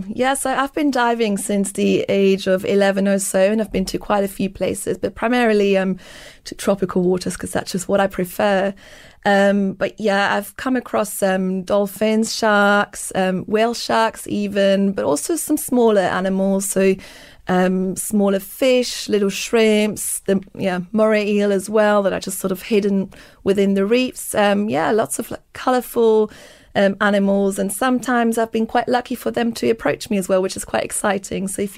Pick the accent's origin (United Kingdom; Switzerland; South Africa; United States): Switzerland; I grew up in Switzerland, so in a country that doesn't have any access to the ocean